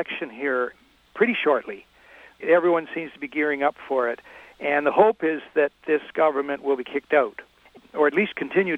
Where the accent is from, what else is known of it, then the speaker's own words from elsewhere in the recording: Canada; also born or lived in United States; I mean, I shouldn't say that as a Canadian.